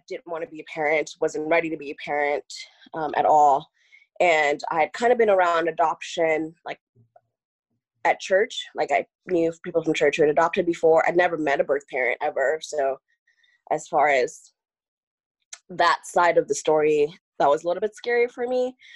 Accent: California, United States; also born or lived in Kenya; now in Texas, United States; So I was born in Kenya, lived there till I was 10, and then my bio family and I moved to the US in 2002, and we lived in California. And so that's where I lived up until 2015 when I moved to Texas.

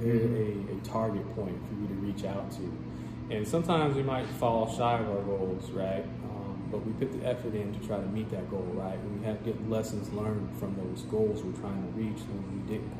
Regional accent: Louisiana, United States; But I'm originally from the South. I grew up in Louisiana. So I moved back home about 3 years ago

